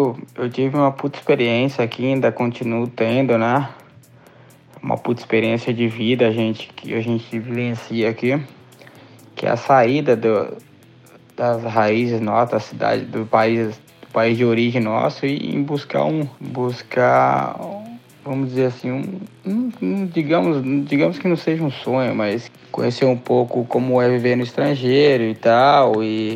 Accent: Brazil; pretendo retornar pro Brasil ainda esse ano e recomeçar uma nova fase da minha vida aí, né, Rodrigo? Recomeçar a minha vida aí no meu país de origem.

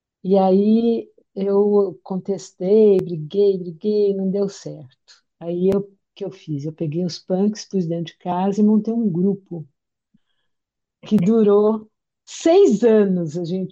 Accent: Minas Gerais, Brazil; Como eu sou mineira, e os mineiros adoram causos, eu gostei de contar essa história

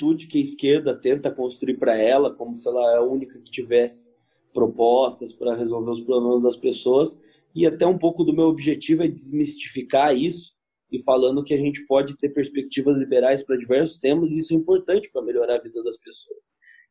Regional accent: Botucatu, São Paulo, Brazil; Minha mãe, quando estava grávida, deixou a cidade porque achava que aqui não era um bom lugar para criar o filho dela, voltou para o interior, né, para Botucatu, e lá onde eu fui criado

